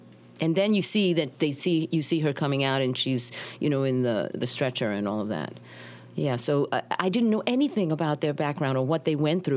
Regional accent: New York, United States; We couldn't go to New York City Ballet, American Ballet Theater. I'm from New York.

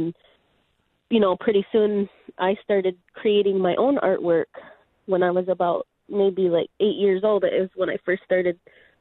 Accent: Rochester, New York, United States; also born or lived in Tonawanda; So I was born in Rochester and raised there, and I spent a good deal of time also in Tonawanda, where Jamie's from

